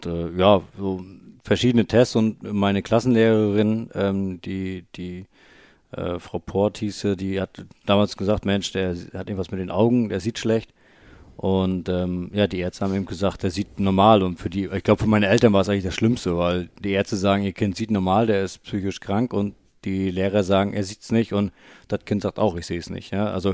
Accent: Bolto, Mecklenburg-Vorpommern, Germany; also born or lived in Marburg; Ich bin gebürtiger Rostocker und in der Nähe von Rostock in Bolto, das ist bei Tessin, aufgewachsen jahrelang und habe dann irgendwann Mecklenburg-Vorpommern verlassen müssen

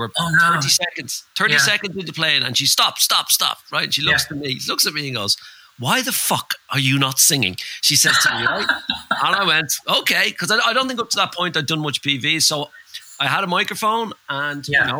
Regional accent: Bray, Leinster, Ireland; growing up in Bray, which, you know, I suppose Bray has always been like our Blackpool a little bit

